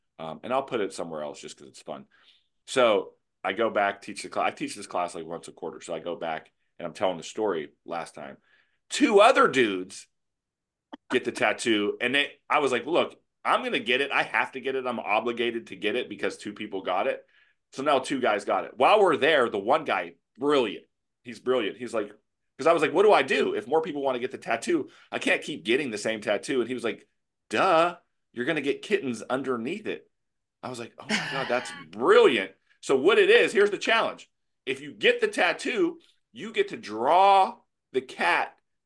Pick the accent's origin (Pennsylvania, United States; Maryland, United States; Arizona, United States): Pennsylvania, United States; Pittsburgh; Well, I'm from Pittsburgh. We talk different.